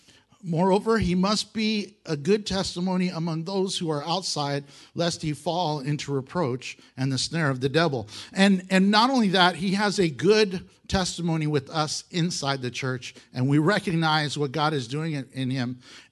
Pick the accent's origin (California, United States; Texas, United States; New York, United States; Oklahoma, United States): Texas, United States; Houston; I'm from Houston.